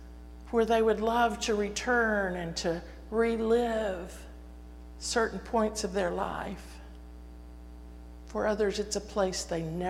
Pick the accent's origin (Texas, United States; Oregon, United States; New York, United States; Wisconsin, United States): Texas, United States; Austin; I really love it when I tell people that I'm from Austin and they say, do you know so-and-so?